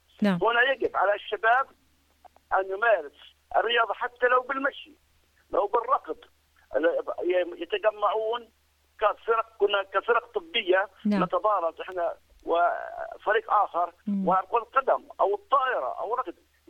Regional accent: Jordan; أنا ألاحظ عندنا بالأردن الشباب كم متر يطلع بترفيس أو تاكسي أو باص

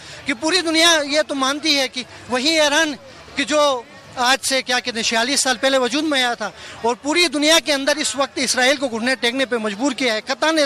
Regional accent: Gilgit-Baltistan, Pakistan; میں بیسیکلی پاکستان سے ہوں, گلگت بلتستان سے.

